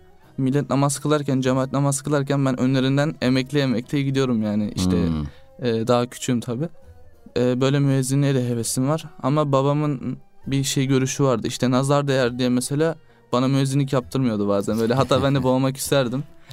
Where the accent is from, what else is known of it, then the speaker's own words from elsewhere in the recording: İzmir, Turkey; born there; Ben 2007 İzmir doğumluyum. Aslen Balıkesirliyim.